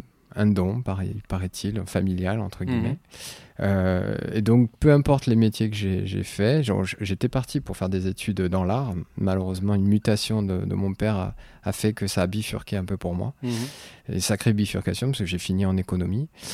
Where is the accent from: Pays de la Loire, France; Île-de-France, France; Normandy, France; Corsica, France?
Corsica, France; Je suis originaire de Corse, donc moi j'ai toute ma famille qui vit là-bas et j'ai toutes mes origines là-bas.